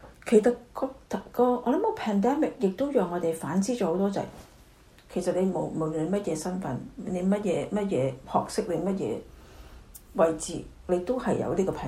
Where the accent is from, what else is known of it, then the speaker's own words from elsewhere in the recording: China; 尤其是我中國人啦